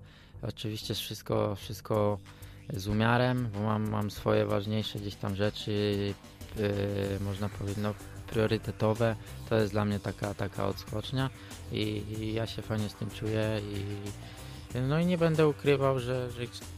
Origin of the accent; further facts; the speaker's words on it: Gorzów Wielkopolski, Lubusz Voivodeship, Poland; now in Poznań, Poland; Tak, oczywiście. Co prawda, mówię, mama w moim 13 lat temu, tak, 14, przeprowadziliśmy się do Poznania i tam mama mieszka cały czas.